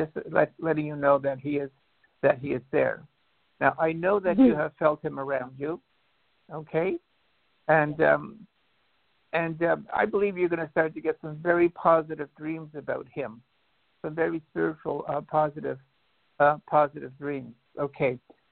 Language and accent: English; Canada; You know, I'm a Canadian